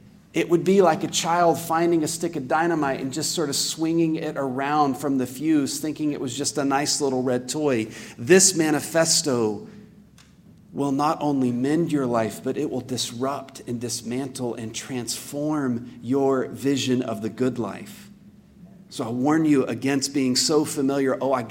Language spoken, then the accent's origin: English; Plainview, Texas, United States; am from a town. You have a clergyman who he and I were from a similar part of Texas. The name of my hometown was quite literally Plain View. Plain View. There are no mountains.